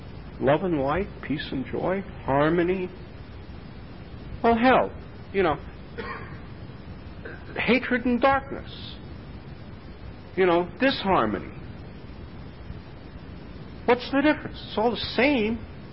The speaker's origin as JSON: {"language": "English", "town": "New York City", "region": "New York", "country": "United States", "tie": "born or raised there", "said": "I grew up in the Bronx."}